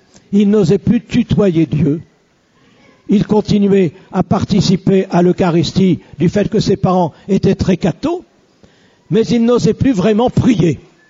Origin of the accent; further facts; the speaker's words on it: Valenciennes, Hauts-de-France, France; Je faisais une conférence sur un sujet semblable dans ma ville natale, dans l'hôtel de ville de Valenciennes.